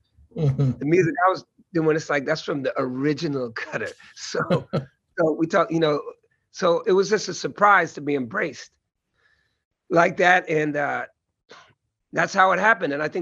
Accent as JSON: {"language": "English", "town": "Oakland", "region": "California", "country": "United States", "tie": "born or raised there", "said": "for me, being a grown-ass Black man growing up in Oakland"}